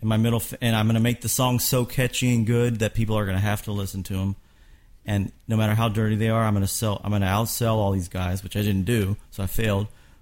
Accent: Kentucky, United States; now in Nashville, United States; I'm from Kentucky.

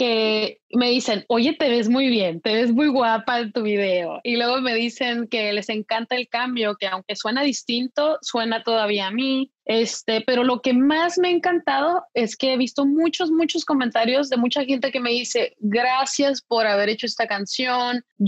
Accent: Mexico; en México, de donde yo soy, o en Latinoamérica en sí

